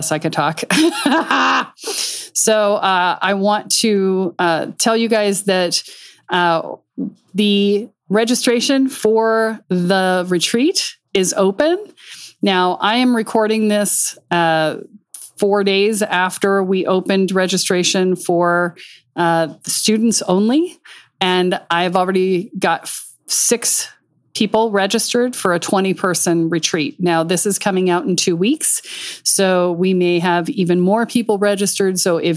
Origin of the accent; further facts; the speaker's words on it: Boquete, Chiriquí, Panama; it's in Boquete de Panama. It's in my hometown.